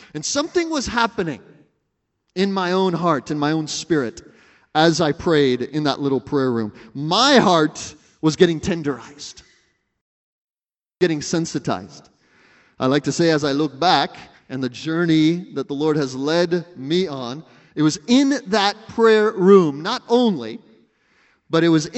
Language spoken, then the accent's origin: English; Pasadena, California, United States; So I am not from Missouri. I'm one of those from California, forgive me. The best of us, of course, yes. So I'm from Pasadena.